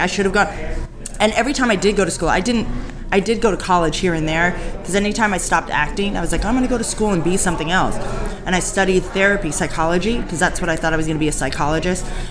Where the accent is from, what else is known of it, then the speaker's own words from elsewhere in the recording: Los Angeles, California, United States; now in Baltimore, United States; I grew up in Los Angeles in a place called Beverly Hills.